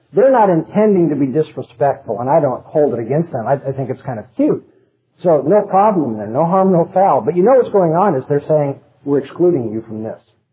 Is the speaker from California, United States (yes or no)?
yes; California, United States; This is very easy for me to understand because I come from Southern California.